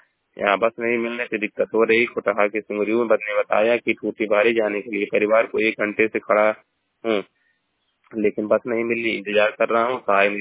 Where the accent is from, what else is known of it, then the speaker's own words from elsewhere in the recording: Maharajganj, Uttar Pradesh, India; मैं जिला महाराजगंज का निवासी हूँ।